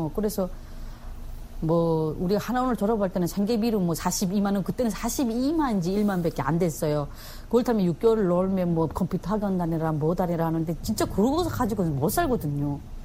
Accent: Chongjin, North Hamgyong, North Korea; now in South Korea; 제가 고향이 이북 사람인데 청진인데 이북식 떡을 해야 되겠는데

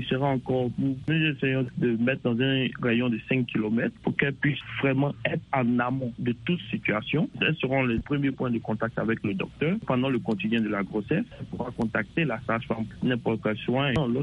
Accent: Côte d’Ivoire

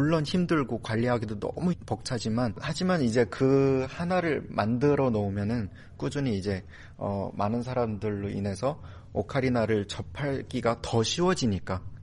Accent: North Korea; now in South Korea; 제가 그 탈북민이고 새터민이다 보니까

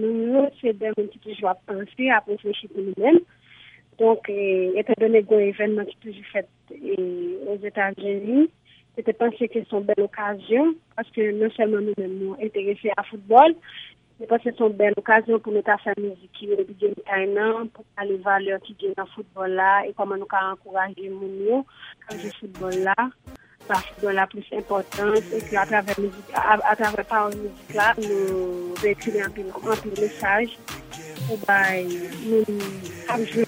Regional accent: Haiti; je suis haïtien

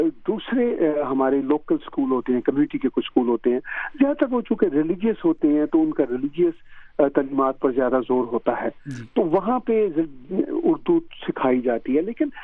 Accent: Punjab, Pakistan; Urdu is a second language; now in Canada; بنیادی طور پر میں پنجابی ہوں

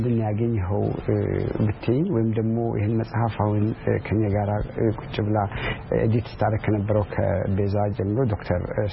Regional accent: Ambo, Oromia, Ethiopia; እኔ አምቦ ነው ተወልጄ ያደኩት።

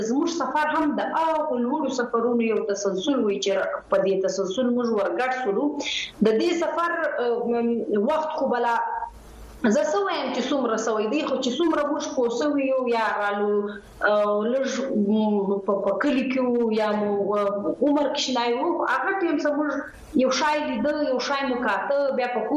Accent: Sanjawi, Balochistan, Pakistan; now in Quetta, Pakistan; پیدا شوی او لوی شوی په سنځاوي کې وزیلا زیارت جنوبی پښتونخوا کې سبق مون تر لسمال ته ویلې دی. بیا د مختص د خپل د پاره کوټي شار ته راغلو.

